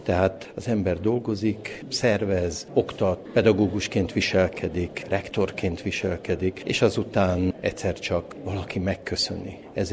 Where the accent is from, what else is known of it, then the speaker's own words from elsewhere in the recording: Budapest, Hungary; gyerekkoromat én Budapesten éltem le, tehát Erdélyről csak meseszerű képeket őriztem magamban